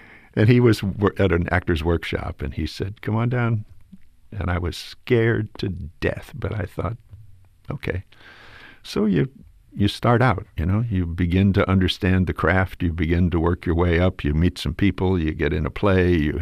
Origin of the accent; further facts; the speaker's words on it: West Hollywood, California, United States; I wanted to be an actor from the time I was a kid. I was raised in West Hollywood, and my sister, I had an older sister, who brought movie magazines home.